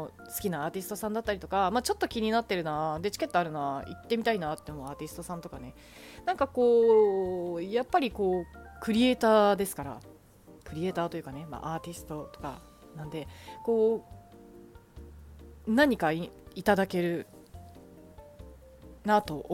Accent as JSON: {"language": "Japanese", "region": "Kansai", "country": "Japan", "said": "関西人だし、うん、関西人なんで"}